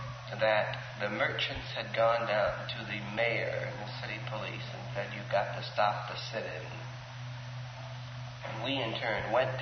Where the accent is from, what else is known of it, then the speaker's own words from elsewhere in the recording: Massillon, Ohio, United States; also born or lived in Uniontown, Pennsylvania; before I started the school, rather, we had moved to Massillon, Ohio. And I did all of my secondary work in Ohio.